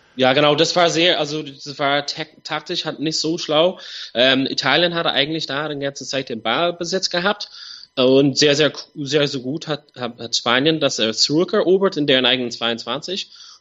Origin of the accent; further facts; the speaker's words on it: Ireland; Aber für dieses WM natürlich als Ire fand ich sehr, sehr schade, die Leistung von den Iren.